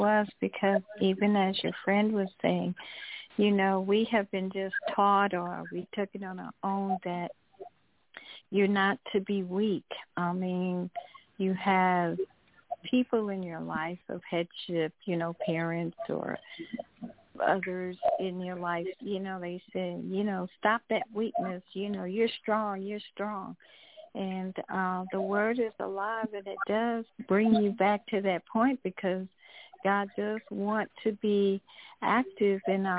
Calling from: Atlanta, Georgia, United States; I'm calling from Atlanta.

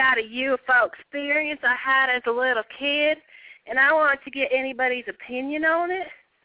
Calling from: Colorado, United States; I'm calling from Colorado.

